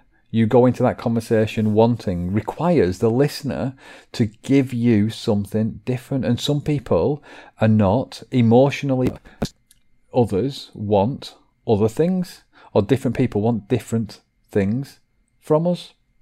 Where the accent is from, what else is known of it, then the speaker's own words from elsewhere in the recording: Chorley, North West England, United Kingdom; I am a parent, I am from Chorley